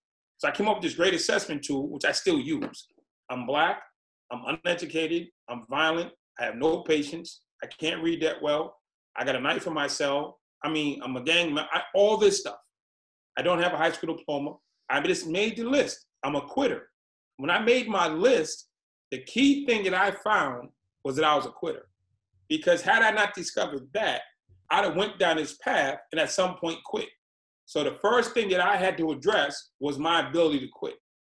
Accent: Boston, Massachusetts, United States; I'm from Boston. It was right down the street.

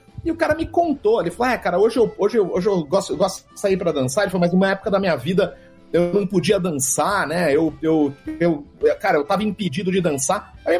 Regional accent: Brazil; Ele falou, pô, cara, tá bebendo, aí que legal, de onde você é? Eu sou do Brasil.

